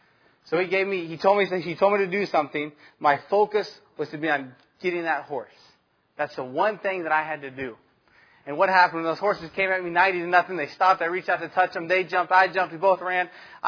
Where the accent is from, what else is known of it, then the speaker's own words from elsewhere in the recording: Texas, United States; I'm from Texas. Dallas, Fort Worth area, all I got to know.